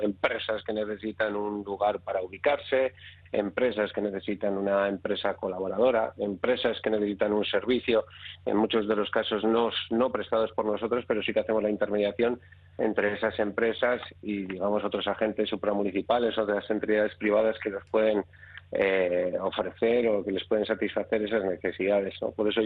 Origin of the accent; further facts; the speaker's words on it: Txorierri, Basque Country, Spain; Que nací, vivo y trabajo en Chorierri, ¿no?